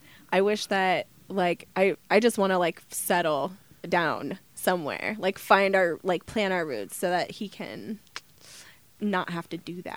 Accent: Omaha, Nebraska, United States; Born and raised. Where'd you grow up? I grew up on 46th and Harrison.

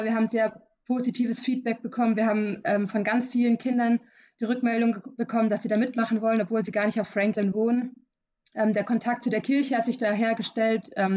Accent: Bavaria, Germany; Bin gerade zu Hause bei meinen Eltern und habe Urlaub und genieße die Zeit im Allgäu.

